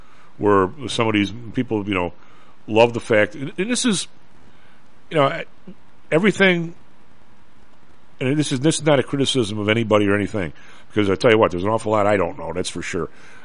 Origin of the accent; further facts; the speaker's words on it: Evergreen Park, Illinois, United States; I grew up in Evergreen Park, and a little bit of a history for listeners that are all over the country.